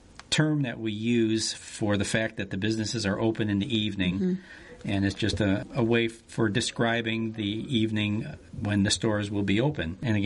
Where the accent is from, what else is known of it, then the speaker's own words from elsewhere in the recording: Chicago, Illinois, United States; Originally, I'm from the Chicago area.